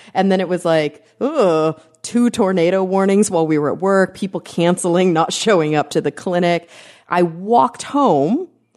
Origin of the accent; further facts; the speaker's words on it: Texas, United States; I grew up in Texas and every curb had those linear drainage things at the ends of them.